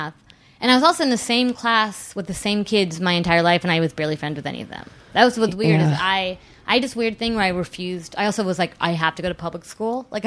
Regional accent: California, United States; Like, and I grew up in Southern California.

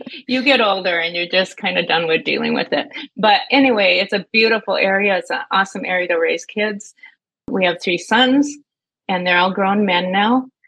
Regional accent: Iron Mountain, Michigan, United States; Well, growing up in Iron Mountain, which is a southern part of the Upper Peninsula, we thought Houghton was like not livable with all the snow.

